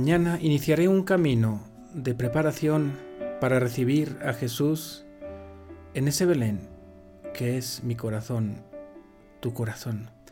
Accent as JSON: {"language": "Spanish", "town": "Madrid", "region": "Community of Madrid", "country": "Spain", "lives_now": "Mexico City, Mexico", "said": "soy de Madrid, España. Me ordené sacerdote hace 13 años y trabajo en un colegio de la Ciudad de México."}